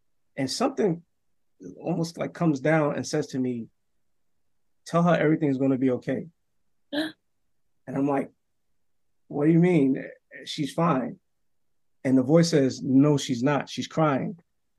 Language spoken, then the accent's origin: English; New York City, New York, United States; Another incident took place when I grew up in the Bronx, in Yankee Stadium over there.